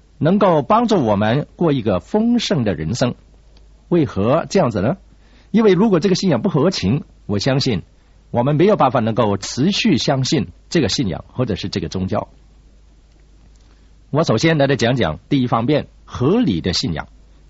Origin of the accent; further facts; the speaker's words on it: China; 我自小便在中国大陆长大